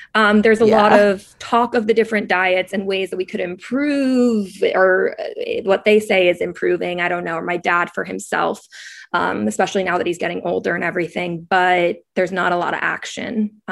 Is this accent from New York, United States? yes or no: yes; New York City, New York, United States; also born or lived in Providence